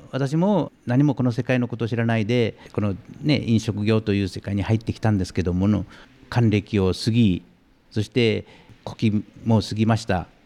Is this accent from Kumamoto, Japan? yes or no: yes; Kumamoto, Japan; 私は最初にねの話にありましたように熊本の出身なんで、熊本っていうのは麦味噌なんですね